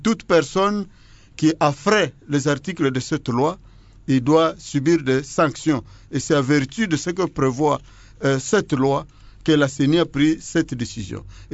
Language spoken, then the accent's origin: French; DR Congo; Nous sommes Congolais, nul n'est censé ignorer la loi.